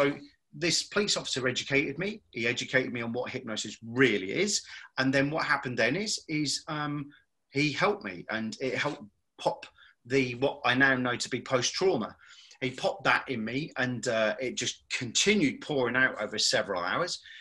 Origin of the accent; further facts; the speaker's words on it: Great Yarmouth, East of England, United Kingdom; So the reason I mentioned I'm from Great Yarmouth is because it was a big holiday. It is a big holiday resort in the UK.